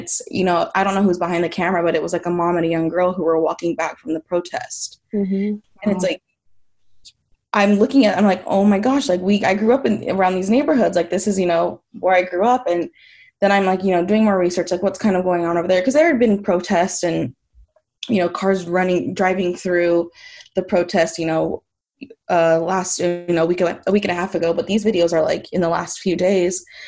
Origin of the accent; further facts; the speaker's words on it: Bakersfield, California, United States; So I'm from Bakersfield, California